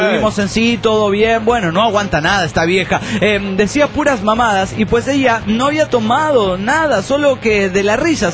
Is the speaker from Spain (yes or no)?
no; Mexico City, Mexico; del DF mexicano.